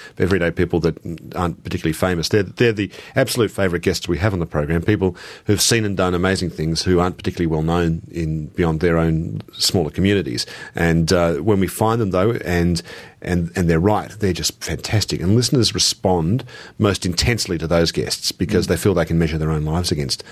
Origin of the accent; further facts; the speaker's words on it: Australia; also born or lived in London; I think of myself as Australian very much. But I don't really feel myself wedded to any one city in particular because I grew up all over the place in Melbourne, Sydney, Canberra, Adelaide. And I lived in London for a while and went back to Melbourne, back to Sydney